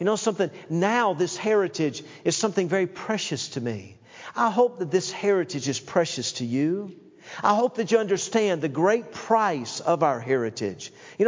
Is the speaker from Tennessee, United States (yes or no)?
yes; Knoxville, Tennessee, United States; I grew up in Knoxville, Tennessee. I grew up in a family where my dad began pastoring churches when he was very young.